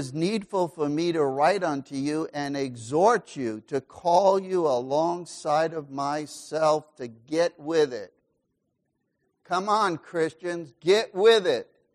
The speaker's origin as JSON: {"language": "English", "region": "New York", "country": "United States", "lives_now": "Portland, United States", "said": "This was another thing that was hard for me when I came from New York to out here is how politically correct the thinking is on the West Coast."}